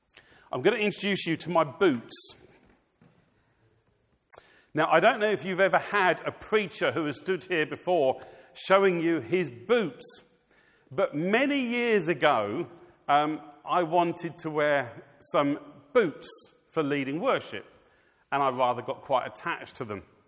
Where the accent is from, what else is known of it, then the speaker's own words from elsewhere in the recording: South East England, United Kingdom; born there; Well, I'm really a southeast of England person. I was born in Kent.